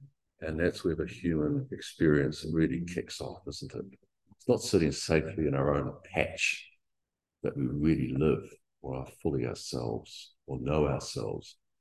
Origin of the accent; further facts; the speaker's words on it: Christchurch, Canterbury, New Zealand; And I grew up in Christchurch where it was normal to have a 6-foot paling fence around every property.